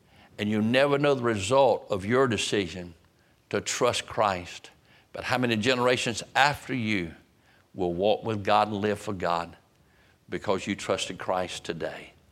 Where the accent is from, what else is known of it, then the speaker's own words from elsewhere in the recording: Roanoke Rapids, North Carolina, United States; But I was preaching in Lakeview Park Baptist Church in my hometown, Roanoke Rapids.